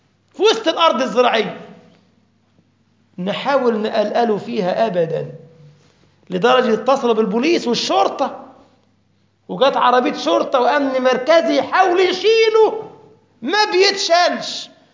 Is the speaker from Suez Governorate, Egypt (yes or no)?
no; Alexandria, Alexandria Governorate, Egypt; وتيجي تستريح عندنا في اسكندرية